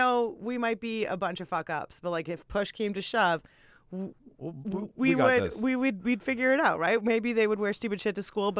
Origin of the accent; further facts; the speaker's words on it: Canada; is this movie only so iconic because I'm Canadian?